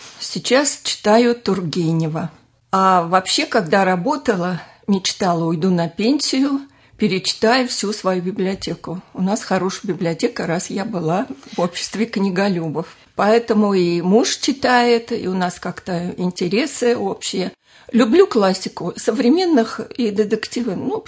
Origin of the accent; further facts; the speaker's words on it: Primorsky Krai, Russia; born there; Родилась я в Приморском крае на Дальнем Востоке